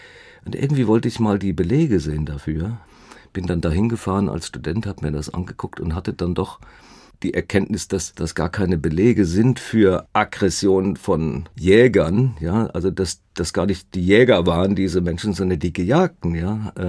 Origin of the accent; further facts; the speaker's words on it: Baden-Württemberg, Germany; Ich bin ja auf der Schwäbischen Alb aufgewachsen und da gibt es nicht viel anderes zu tun, als Ammoniten zu sammeln.